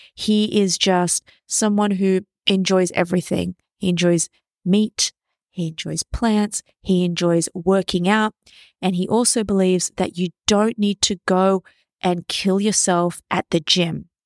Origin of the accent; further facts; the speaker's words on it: Sydney, New South Wales, Australia; I'm recording live from Sydney, Australia. Sunny Sydney, Australia. The sun is out, the birds are chirping, and the swell is absolutely phenomenal.